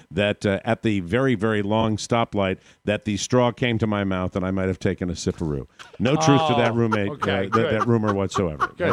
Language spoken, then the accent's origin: English; Ireland; Let me just say, being Irish, that when we finished the second one at home